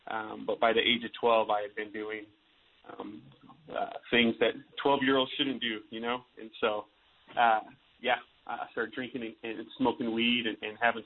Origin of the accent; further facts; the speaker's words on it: Ogden, Utah, United States; So for me, man, I'm from Ogden, Utah, born and raised really my whole life.